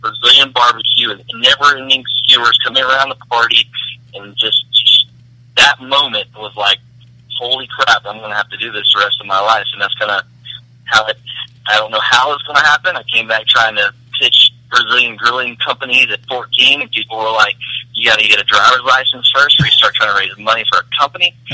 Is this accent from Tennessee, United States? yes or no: yes; Memphis, Tennessee, United States; We grew up in Memphis. My family's from the Delta of Mississippi. Zero background in soccer.